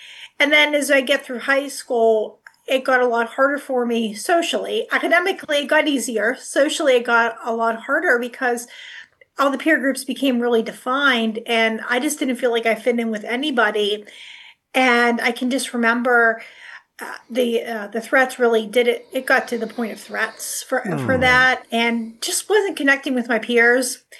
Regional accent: Butler, Pennsylvania, United States; born there; Well, I was born in Butler, Pennsylvania, as you can see in the backdrop behind there.

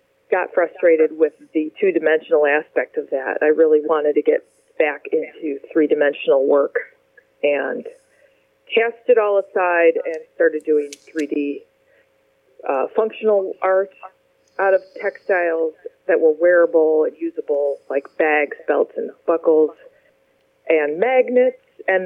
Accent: Livonia, Michigan, United States; also born or lived in Detroit; Well, I was born in Detroit. And I grew up just outside Detroit in Livonia, Michigan, primarily.

